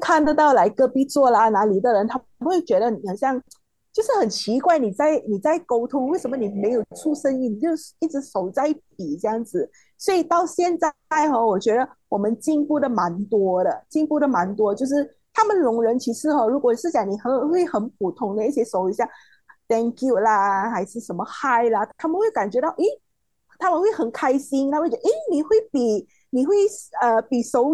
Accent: Malaysia; 我们马来西亚这边，它就会掺很多，像 Rojak， 像我们听人讲话也是有时都不是很完整的，可以讲一句华语就是完成，就是掺一起，有掺客话啦、福建啦什么一样的。

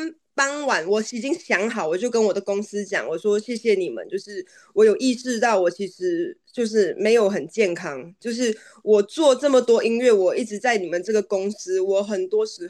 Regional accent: Johor Bahru, Johor, Malaysia; moved away as an adult; also born or lived in Kuching / Singapore; now in Taiwan; 我在古晋出生，然后我一岁就被带去新加坡，三四岁在新山，然后到十九岁来台湾。对啊，所以我其实都是一直在跨越新加坡跟新山，所以我在那边接触到的东西其实就是英文、马来文、华语

